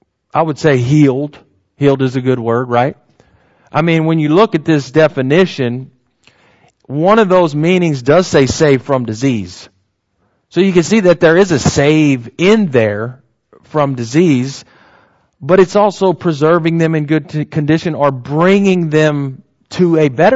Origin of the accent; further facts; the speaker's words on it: United States; Because I know we're American and we speak English